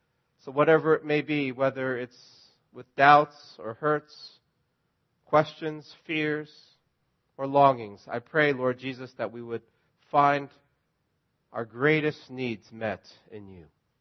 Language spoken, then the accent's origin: English; United States; And these are my two Canadian buddies, and I'm the American in the room.